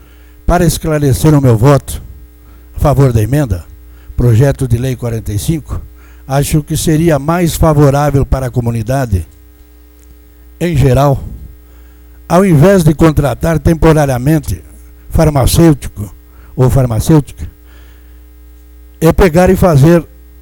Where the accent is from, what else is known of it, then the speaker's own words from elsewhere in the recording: Rio Grande do Sul, Brazil; as pessoas todas pilchadas como nós que somos gaúchos